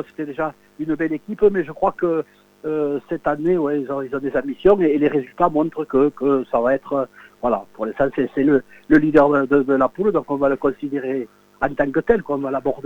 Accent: Occitanie, France; nous sommes fiers et nous sommes des Gersois, hein, comme vous l'avez si bien dit. Mais des fois, quand on est à l'ouest du département, on nous dit vous êtes un peu les Toulousains, parce qu'on est à 30 km de Toulouse.

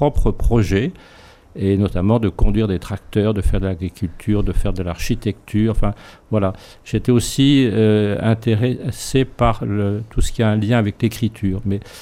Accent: Pau, Nouvelle-Aquitaine, France; born there; Je suis né à Pau, effectivement, 39 km de Lourdes.

